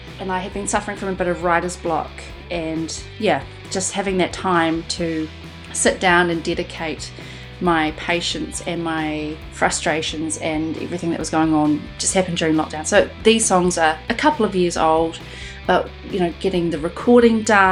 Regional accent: Dunedin, Otago, New Zealand; now in Christchurch, New Zealand; I'm from Dunedin originally. I moved up to Ototahi about 10 years ago, which is absolutely crazy.

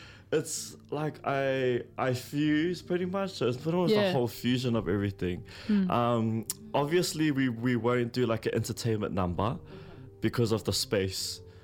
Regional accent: Cook Islands; So I come from the Cook Islands. I'm a proud Cook Islander. I still practice the Cook Islands performance choreography as well.

